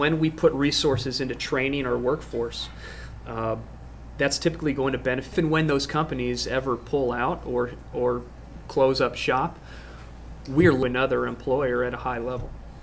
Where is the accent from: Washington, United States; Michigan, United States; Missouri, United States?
Missouri, United States; Jefferson City; I grew up in Jeff City, and I actually went to church and elementary school across the street from the Capitol at St. Peter's.